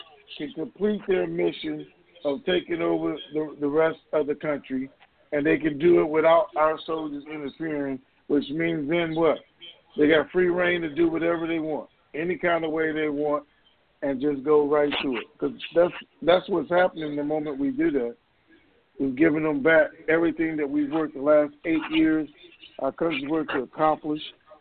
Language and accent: English; United States; That's just a perspective as an American citizen, not, and as a veteran, I got to say that, not a Republican or Democrat.